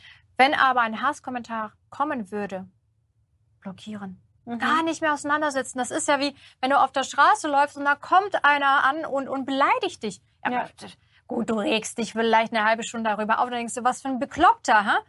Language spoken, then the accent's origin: German; Kazakhstan; Ich komme aus Kasachstan und wir hatten draußen Dixi-Klos, wir hatten zu Weihnachten keine Geschenke gehabt.